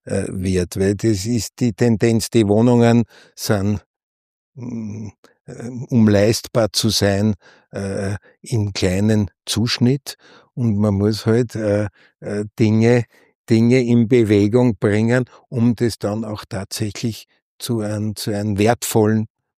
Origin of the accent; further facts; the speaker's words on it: Vienna, Austria; im 20. Bezirk, wo ich aufgewachsen bin